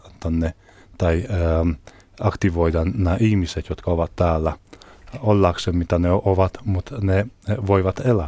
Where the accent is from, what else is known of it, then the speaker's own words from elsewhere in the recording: Transylvania, Romania; now in Helsinki, Finland; mun identiteetti on hyvin helsinkiläinen, vaikka mä olen Transilvaniasta kotoisin ja mä olen puoleksi romanialainen, puoleksi unkarilainen.